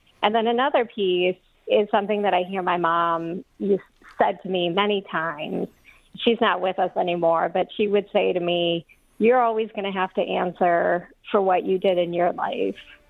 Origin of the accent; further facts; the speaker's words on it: Toledo, Ohio, United States; so I grew up in Toledo, 70s and 80s.